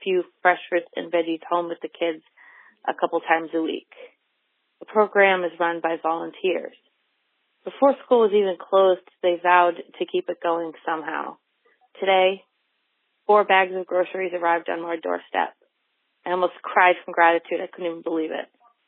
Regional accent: New Hampshire, United States; I'm from New Hampshire.

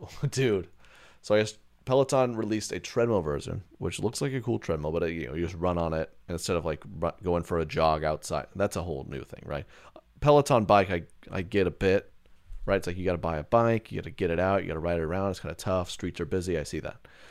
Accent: Bible Belt, United States; growing up in the Bible Belt, that was a classic

